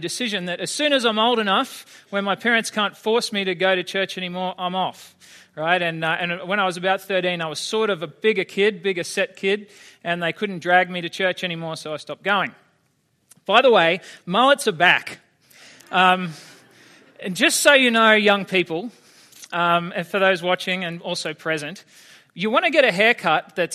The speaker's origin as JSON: {"language": "English", "region": "Queensland", "country": "Australia", "tie": "born or raised there", "also_born_or_lived": "Sydney", "said": "I grew up in South Queensland. I was born in Sydney, but grew up in South Queensland."}